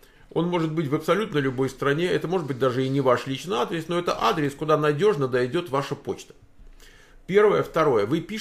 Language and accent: Russian; Moscow, Russia; born there; Значит, ну я конкретно родился в Москве, то есть я могу просто написать Москва.